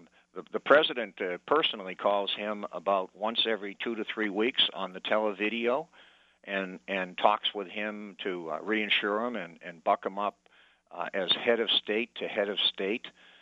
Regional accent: United States; All I can do as an outside observer is watch events that do not follow a pattern that I, as an American, would really understand.

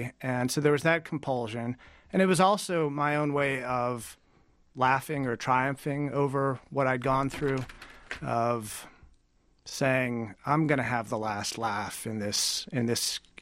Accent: Cleveland, Ohio, United States; now in West Virginia, United States; I grew up in Cleveland, so I know Ohio well.

